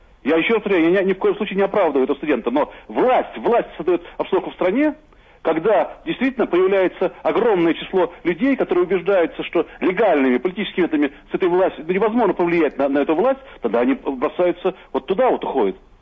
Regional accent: Latvia; Я латыш, и я горжусь тем, что я латыш

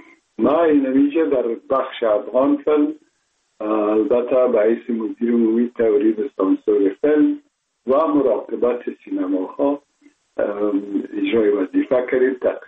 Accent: Kabul, Afghanistan; ما متولد شهر کابل هستم، هستم تاجک و از شهر کونی کابل که از پدر پدر از کابل هستم.

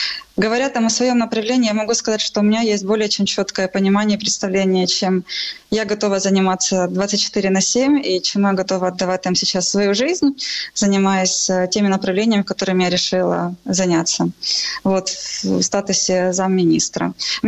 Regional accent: Donetsk, Donetsk Oblast, Ukraine; now in Kyiv, Ukraine; Ну, я из Донецка, да, я очень много лет назад переехала в Киев, но вся моя основная семья в виде родителей моих сестер, братьев, это Луганская и Донецкая область

